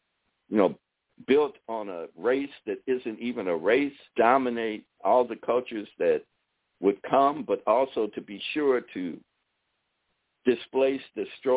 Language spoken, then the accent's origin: English; United States; What I am is an American, and what I also possess is a skin tone, you know, but before I'm anything else, I'm an American.